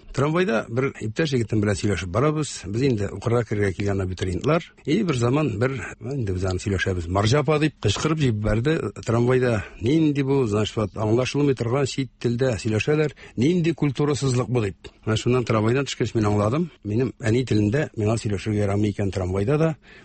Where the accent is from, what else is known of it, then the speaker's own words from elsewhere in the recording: Apaz, Tatarstan, Russia; Арчадан. Апаз дигән авылдан.